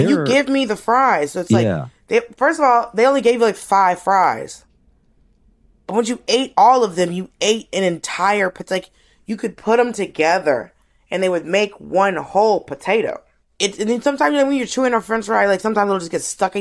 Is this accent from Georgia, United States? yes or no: yes; Atlanta, Georgia, United States; also born or lived in Miami; I was born in Miami, I was raised in Atlanta, Miami.